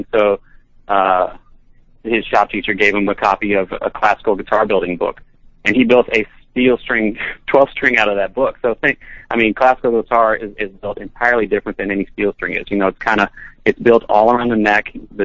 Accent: Louisiana, United States; I moved to LA. I grew up in Louisiana and played in bands there. Ended up moving to Los Angeles in the early 2000s to kind of chase the dream.

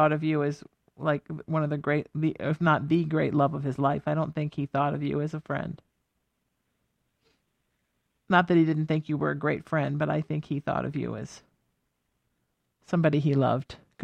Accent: Ireland; That's just me. I'm Irish. I cry every day.

